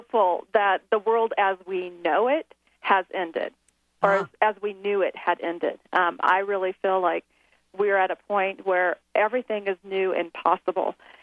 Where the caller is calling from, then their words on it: Conifer, Colorado, United States; you've reached me on my mountaintop in Conifer, Colorado, where I, live and love life.